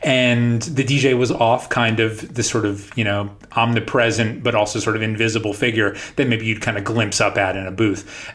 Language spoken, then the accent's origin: English; New York, United States; I grew up in New York and you would turn on 92.3, you know, the K-Rocks, 93 K-Rock